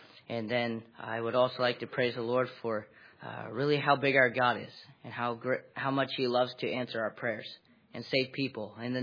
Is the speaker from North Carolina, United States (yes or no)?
yes; Shelby, North Carolina, United States; I'm from Shelby, North Carolina. I'm a senior here studying music.